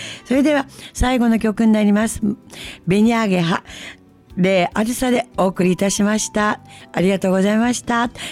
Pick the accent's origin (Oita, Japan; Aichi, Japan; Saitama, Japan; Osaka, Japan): Saitama, Japan; Kōnosu; 私は地元は埼玉県鴻巣なんですけども